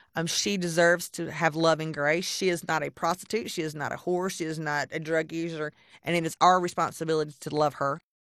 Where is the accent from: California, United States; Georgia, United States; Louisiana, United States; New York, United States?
Georgia, United States; Carrollton; also born or lived in Newnan; I was born in Noonan, Georgia, and raised in Carrollton in Atlanta. I was trafficked so much to Birmingham, it became home.